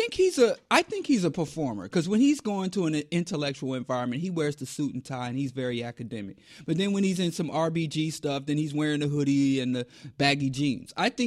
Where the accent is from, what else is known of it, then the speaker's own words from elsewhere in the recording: Philadelphia, Pennsylvania, United States; Philly because I'm from Philly. Philly street cred.